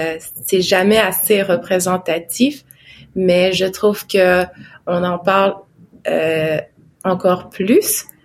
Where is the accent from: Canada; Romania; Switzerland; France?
Canada; Pessamit, Quebec; comme nous, à Pessamit, comme moi, mettons, je viens de Pessamit